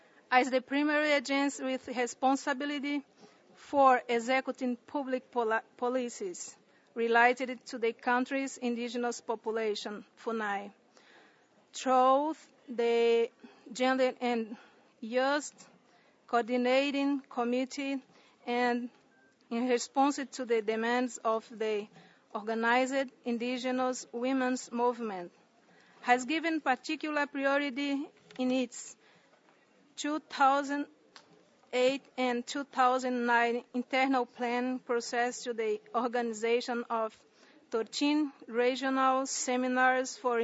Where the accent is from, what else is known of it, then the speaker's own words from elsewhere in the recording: North Region, Brazil; first language Wapichana; English is a second language; I am from the Wapichana people from the north of the Amazon in Brazil.